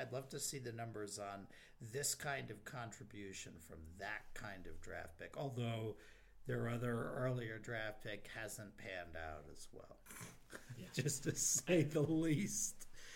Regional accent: New York, United States; I grew up in New York, grew up a Mets fan

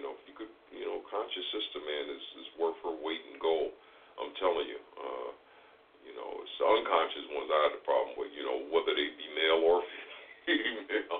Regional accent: New York, United States; I grew up in New York

